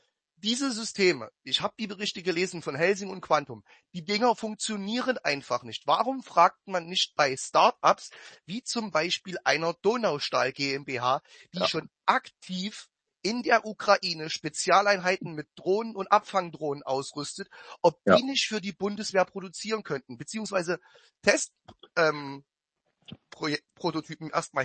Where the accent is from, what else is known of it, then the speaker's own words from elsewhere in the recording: East Germany, Germany; Ich bin Ossi